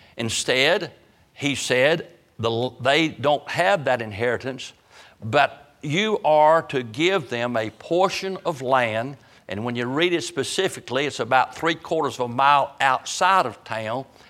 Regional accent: Benson, North Carolina, United States; If I go to Jerusalem or New Jersey and somebody said, where are you from? I say proudly, Benson, North Carolina, Johnson County.

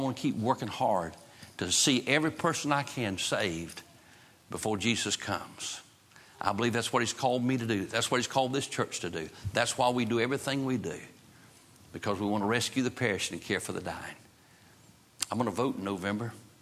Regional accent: North Carolina, United States; I'm glad I was born in North Carolina. I'm glad I'm a Tar Heel. I'm glad that I am an American.

